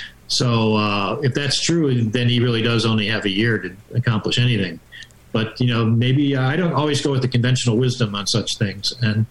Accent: New York, United States; I grew up in New York State, and we had the three top office holders were all liberals.

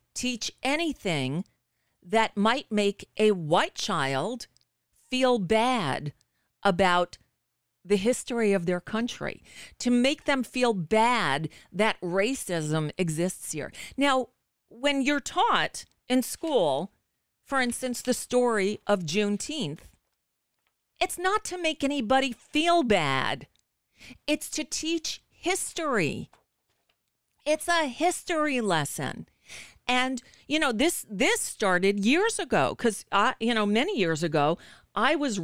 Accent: Bayside, New York, United States; when I was a kid, I lived in New York, right? I lived through sixth grade in Bayside, Queens, went to PS 169.

